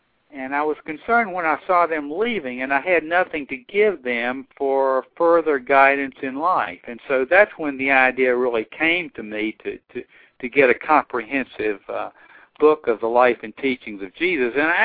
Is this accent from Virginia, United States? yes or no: yes; Virginia, United States; I grew up in the Baptist Church here in Virginia